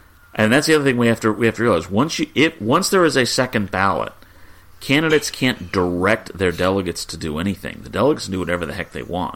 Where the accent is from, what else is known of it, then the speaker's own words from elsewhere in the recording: New Jersey, United States; I'm talking about the Donald Trump I know and that I saw growing up in New Jersey